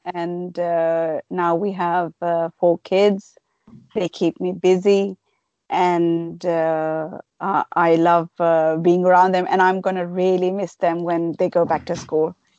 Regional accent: Pakistan; born there; also born or lived in Middle East; I was born in Pakistan in my grandmother's house. And then I was 3 weeks old when I joined my dad, who was in Middle East. And I lived there for 13 years of my life. Then came back to Pakistan for high school and then secondary higher education.

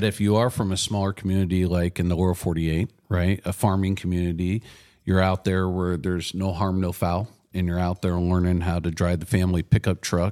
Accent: Soldotna, Alaska, United States; So we're from Alaska and we're from Soldotna, which is about 150 miles south of Anchorage on the roadway, only about 60 miles by the way the crow flies.

